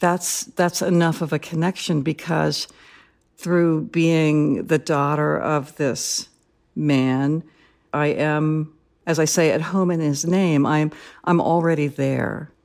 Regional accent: United States; I'm Filipino, yet I don't know the culture. I'm American

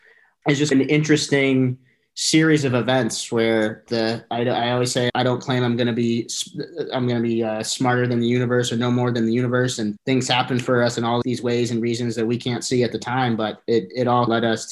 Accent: Northeast, United States; moved away as an adult; I'm originally from the Northeast, and a week after I graduated from college, I moved to LA.

